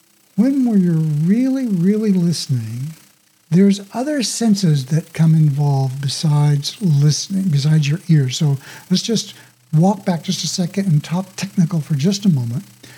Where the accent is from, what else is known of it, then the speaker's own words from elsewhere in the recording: Oklahoma, United States; Okay, so I was born and raised in Oklahoma, so I come by that kind of a thing authentically, you might say.